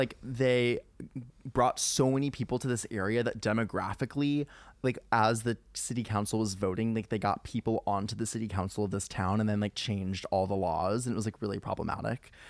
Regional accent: Midwest, United States; And because I'm from the Midwest, and I think people from the Midwest were like, oh yeah, like that was also my

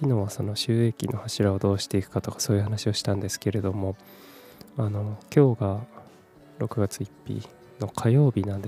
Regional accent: Kumamoto, Japan; also born or lived in Fukuoka / Tokyo; 18歳から福岡、30歳から東京で暮らし、退職を機に地元の熊本に帰ってきた36歳フリーランスの僕が

